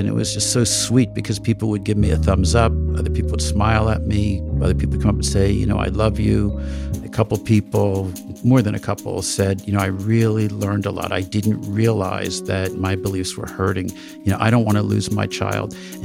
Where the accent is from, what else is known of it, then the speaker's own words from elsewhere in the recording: the North, United States; Was it that I was Jewish, gay, or from the North? And the number one thing they didn't like is that I was from the North.